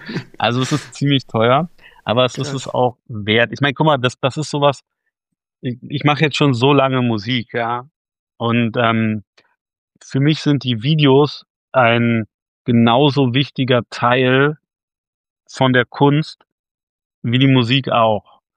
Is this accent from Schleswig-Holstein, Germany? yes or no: no; Berlin, Germany; Und da sieht man die Liegewiese am Schlachtensee, wo ich groß geworden bin.